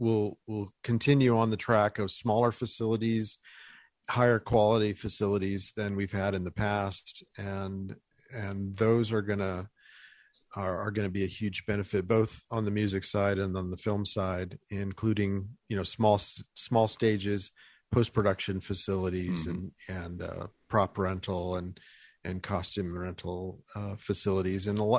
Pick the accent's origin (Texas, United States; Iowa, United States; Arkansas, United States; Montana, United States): Texas, United States; now in El Paso, United States; I grew up in West Texas, out in the South Plains, and have really enjoyed moving to El Paso.